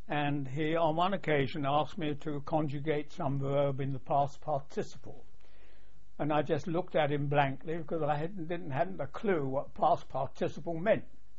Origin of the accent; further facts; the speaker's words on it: Southwark, London, United Kingdom; I was born in Southwark, SE1, London SE1, and in a very, very nice house. Very secluded house, really, but only less than 100 yards to some of the worst slums in London.